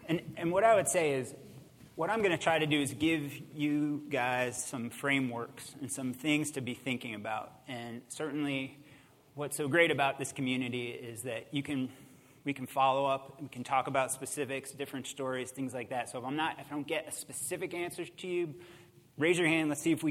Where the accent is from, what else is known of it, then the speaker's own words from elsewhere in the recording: Asheville, North Carolina, United States; Well, she's from my hometown of Asheville.